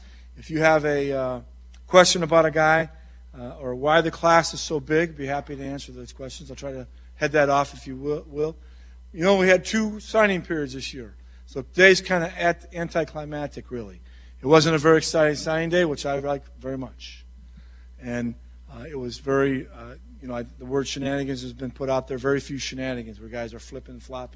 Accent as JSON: {"language": "English", "town": "Rockford", "region": "Illinois", "country": "United States", "tie": "born or raised there", "said": "He's from my hometown in Rockford."}